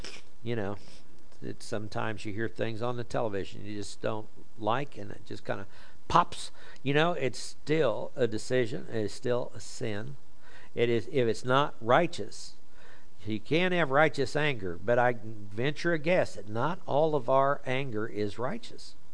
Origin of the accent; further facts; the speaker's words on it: Oklahoma, United States; accent: Oklahoma; My Oklahoma accent won't let me distinguish between sex and sex.